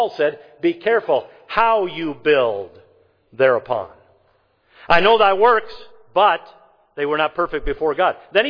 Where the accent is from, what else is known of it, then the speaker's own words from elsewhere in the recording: Michigan, United States; Growing up in Michigan, there was a church in Detroit called Temple Baptist of Detroit.